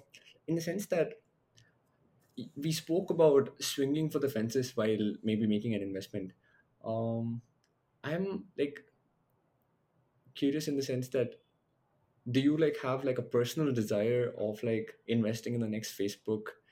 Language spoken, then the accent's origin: English; Bangalore, Karnataka, India; I'm from India, I'm from Bangalore, India.